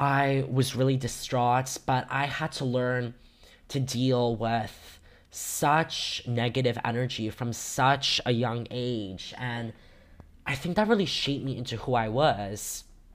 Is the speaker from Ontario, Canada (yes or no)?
yes; Toronto, Ontario, Canada; I'm 14 years old, born and raised in Toronto, Canada.